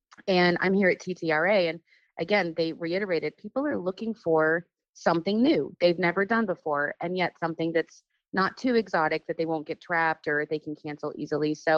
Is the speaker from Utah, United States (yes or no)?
no; Arizona, United States; now in Long Island, United States; I'm from Arizona. I moved to Long Island about 6 years ago from Arizona as a transplant and just fell in love with everything about it.